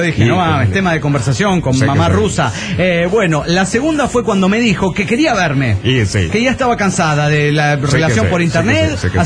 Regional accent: Washington, United States; Hola, soy … de Washington.

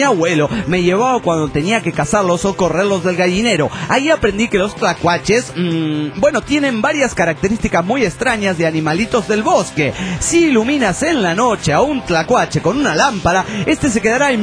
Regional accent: Cerro Azul, Veracruz, Mexico; Cuando yo era niño, en mi pueblo natal, un lugarcito del norte de Veracruz llamado Cerro Azul

